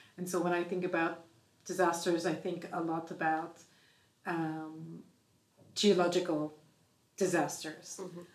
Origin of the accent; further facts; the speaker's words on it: Mumbai, Maharashtra, India; moved away as an adult; now in Switzerland; I'm from Mumbai, India, but I moved to Europe as a climate scientist at the University of Bern in Switzerland